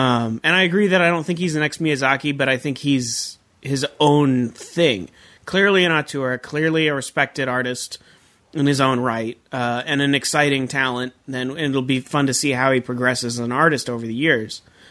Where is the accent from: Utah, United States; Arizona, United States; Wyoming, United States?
Arizona, United States; moved away as an adult; See, I grew up in Arizona, just west of Tucson, and I lived there for 23 years.